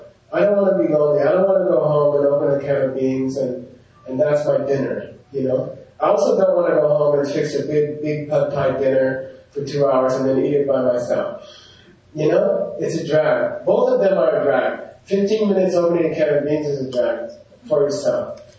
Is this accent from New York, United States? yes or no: no; Arizona, United States; I know I grew up, you know, where I grew up in Arizona, and my dad liked Chevys better than Fords.